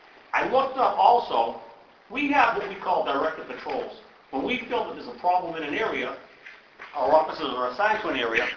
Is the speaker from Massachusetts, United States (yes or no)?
yes; Dorchester, Massachusetts, United States; also born or lived in Newton; When I was a kid, I'm from Rushmere, Dorchester. We moved to Newton.